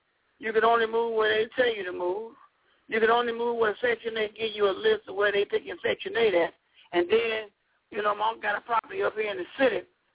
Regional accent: Woodlawn, United States; I'm born and raised in Woodlawn, and that's what happened to us over in Woodlawn.

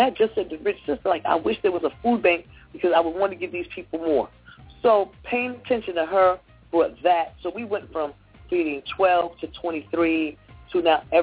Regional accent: New York, United States; now in Los Angeles, United States; My thing is, I come from New York, and we're in a city of hustle and bustle. Nobody speaks. Everybody's rude. When I moved to Los Angeles, I came with that same attitude.

